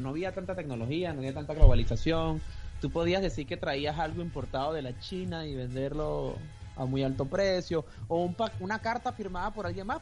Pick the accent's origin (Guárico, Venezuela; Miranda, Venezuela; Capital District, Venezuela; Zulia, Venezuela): Miranda, Venezuela; Guarenas; Yo soy un cifrino de Guarena.